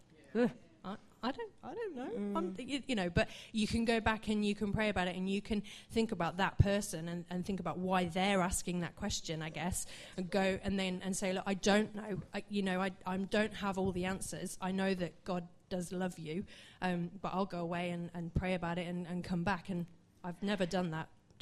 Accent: United Kingdom; it's just a bit awkward, and I'm very British. So it's, very British problems.

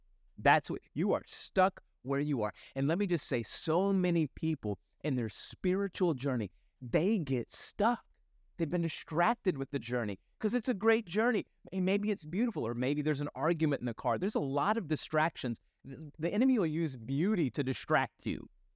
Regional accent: Jennings, Louisiana, United States; I remember at 14 when on an outreach in the city that I grew up in Jennings, Louisiana

